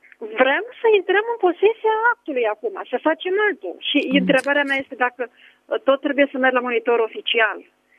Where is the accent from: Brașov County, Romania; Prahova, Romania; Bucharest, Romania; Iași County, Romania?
Bucharest, Romania; și vă sunt din București.